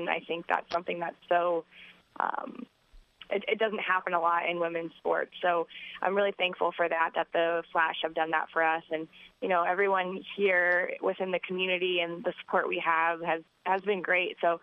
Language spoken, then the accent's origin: English; Colorado, United States; I coached back at home. I'm from Colorado, so I coached for the Colorado Rush for a little bit